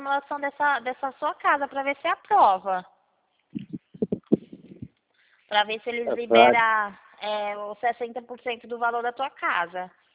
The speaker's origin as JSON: {"language": "Portuguese", "town": "Rio Claro", "region": "São Paulo", "country": "Brazil", "said": "Ah, eu também sou daqui do Rio Claro."}